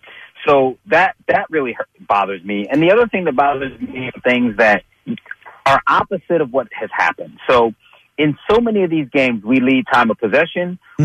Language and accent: English; Philadelphia, Pennsylvania, United States; We're from Philly, right?